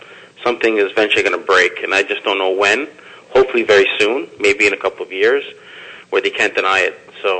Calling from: Toronto, Ontario, Canada; I'm calling from Toronto, Canada.

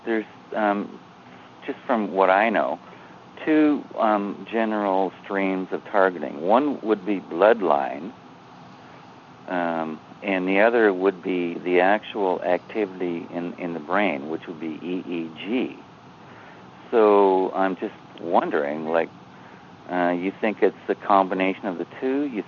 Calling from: British Columbia, Canada; from Vancouver Island.

